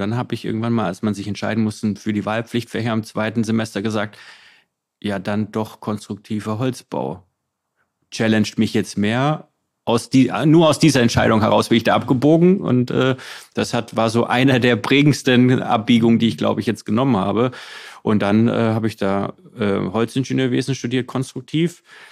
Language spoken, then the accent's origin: German; Giengen, Baden-Württemberg, Germany; born or raised there